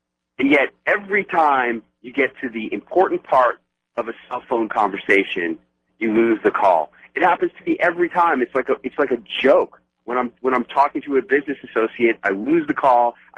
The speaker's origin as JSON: {"language": "English", "town": "New York City", "region": "New York", "country": "United States", "said": "I'm from New York City, and this is my sound off."}